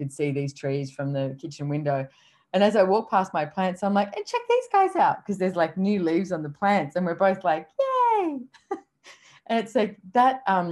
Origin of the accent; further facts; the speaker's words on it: Sydney, New South Wales, Australia; So, I grew up in Sydney and Port Hacking River.